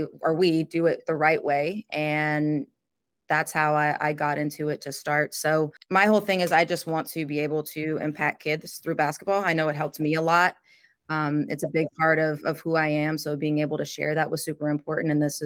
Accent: Louisiana, United States; now in Austin, United States; I'm originally from Louisiana and I moved here to Austin in 2009.

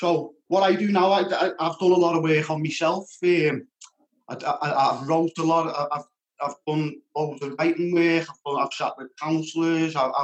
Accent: Liverpool, North West England, United Kingdom; I grew up in Toxteth.

